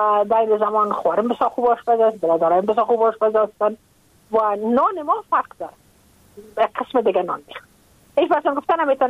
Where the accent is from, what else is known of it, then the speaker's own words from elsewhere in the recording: Afghanistan; ما اگر افغان استم، ما مربوط افغانستان استم، من مربوط نیم سرزمین نازمین هستم